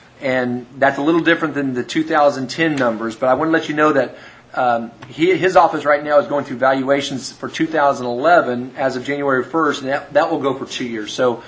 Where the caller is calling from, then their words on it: Missouri, United States; I'm calling from Taney County, Missouri on the Board of Equalization.